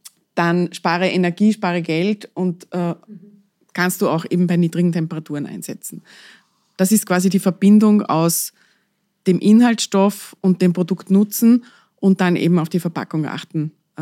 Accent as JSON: {"language": "German", "country": "Austria", "said": "ich bin als Österreicherin immer sehr stolz auf unser Österreich-Geschäft"}